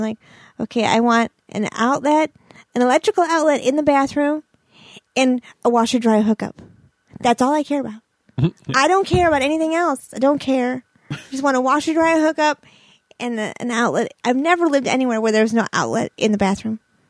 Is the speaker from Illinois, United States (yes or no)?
no; Brook Park, Ohio, United States; I'm from Brook Park, Ohio. What the hell do I know about Southern Indiana property?